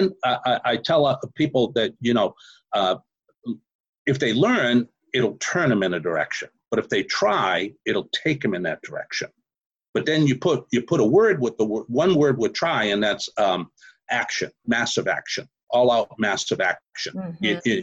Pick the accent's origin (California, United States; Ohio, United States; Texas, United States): Texas, United States; Houston; and I'm from Houston, Texas, right? And I'm in Mumbai.